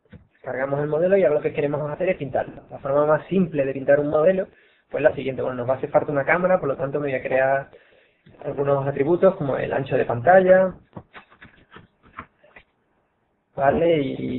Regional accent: Seville, Andalusia, Spain; yo soy de Sevilla y hablo bastante rápido

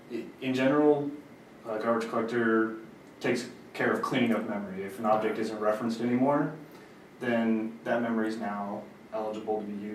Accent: Kansas City, Kansas, United States; I'm from Kansas City, Kansas.

